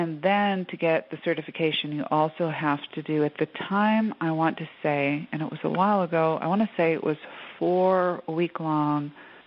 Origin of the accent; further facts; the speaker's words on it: Milwaukee, Wisconsin, United States; Probably because I'm from Milwaukee, and you could buy really good bread there.